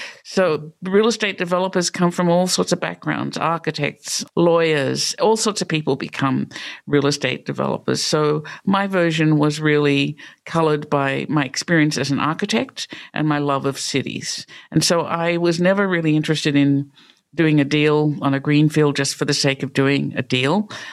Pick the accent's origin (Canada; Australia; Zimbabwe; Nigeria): Australia; moved away as an adult; now in Pittsburgh, United States; you might have noticed I don't have a Pittsburgh accent, right? So I grew up in Australia and came to the United States to do a master's in New York and unexpectedly ended up in Pittsburgh